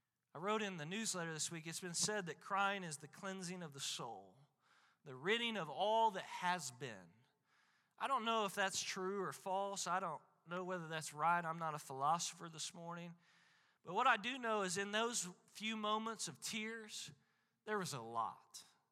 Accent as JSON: {"language": "English", "region": "Illinois", "country": "United States", "tie": "born or raised there", "said": "I was given an opportunity to go back to my hometown and pastor a church, and Miss Kelly and I prayed about it considerably because there's a part of me that would like to go back to God's promised land of Illinois"}